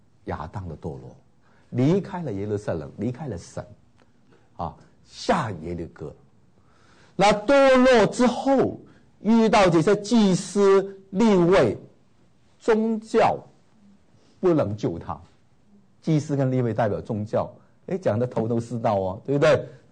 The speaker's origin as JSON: {"language": "Chinese", "country": "China", "said": "其实我们中国人常常都是这样对不对，都很怕野祸上身对不对"}